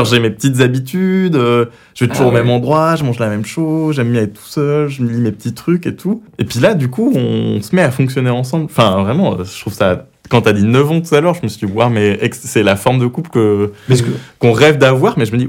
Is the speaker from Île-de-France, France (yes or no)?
yes; Montfermeil, Île-de-France, France; J'ai bondi dans le 93, enfin je suis né à Montfermeil.